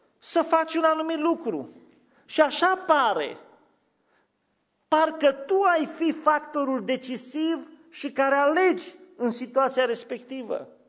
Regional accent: Solovăstru, Mureș County, Romania; Exista așa ceva în satul meu, în Solovăstru.

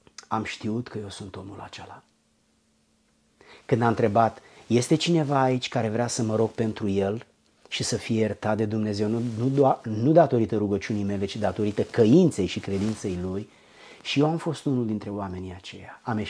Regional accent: Giurgiu, Giurgiu County, Romania; În satul meu, pentru 21 de ani, în orașul meu Giurgiu, n-am știut că există biserici de pocăiți. Eu am crezut că toată România este ortodoxă.

